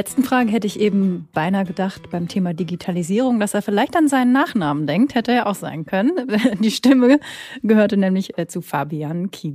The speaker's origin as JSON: {"language": "German", "town": "Lübeck", "region": "Schleswig-Holstein", "country": "Germany", "tie": "born there", "said": "Da bin ich geboren in Lübeck."}